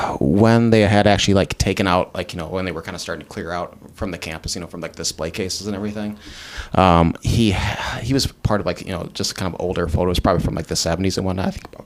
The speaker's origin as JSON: {"language": "English", "town": "Stoughton", "region": "Wisconsin", "country": "United States", "said": "I'm actually originally from the Dane County area, from Stoughton."}